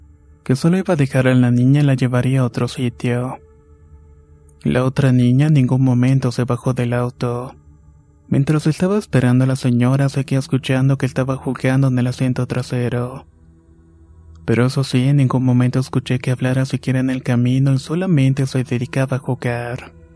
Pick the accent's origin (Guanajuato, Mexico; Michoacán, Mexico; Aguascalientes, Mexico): Michoacán, Mexico; Soy de Michoacán, México